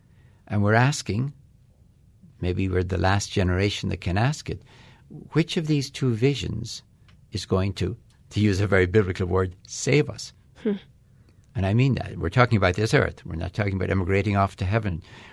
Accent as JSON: {"language": "English", "region": "Florida", "country": "United States", "said": "I don't know, I'm from Florida, so maybe Disney World."}